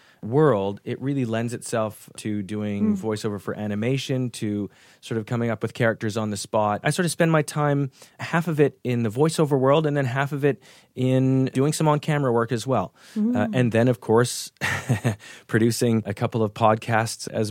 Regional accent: Canada; I started out going to a theater school in Canada. I'm originally from Canada.

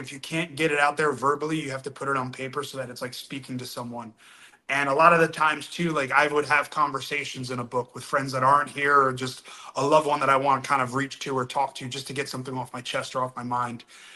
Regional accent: New Jersey, United States; growing up in New Jersey and seeing the New York skyline my entire life growing up.

